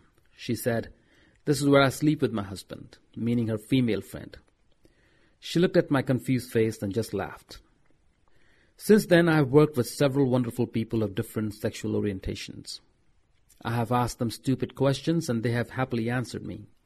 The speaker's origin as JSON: {"language": "English", "town": "Lucknow", "region": "Uttar Pradesh", "country": "India", "tie": "born or raised there", "said": "Growing up in India, I never met an openly gay person."}